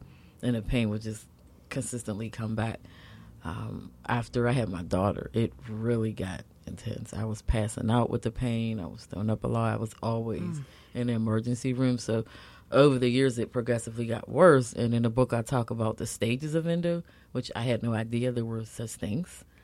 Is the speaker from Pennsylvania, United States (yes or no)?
yes; McKeesport, Pennsylvania, United States; And I am from McKeesport. I always say that because I'm very proud to be from McKeesport.